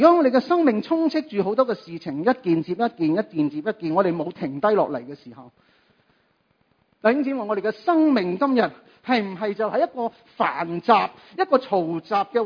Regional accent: Hong Kong; 我们香港人很懂得用时间，是不是？

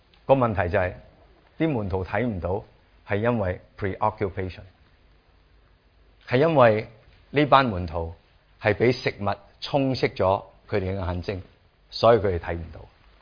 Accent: China; 这个是个问题，我们中国人都一样

